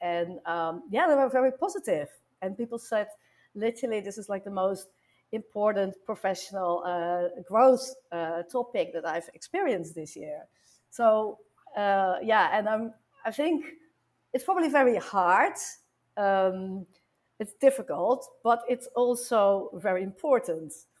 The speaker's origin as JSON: {"language": "English", "country": "Netherlands", "second_language": "English", "said": "And I'm from the Netherlands, this was with a Dutch company"}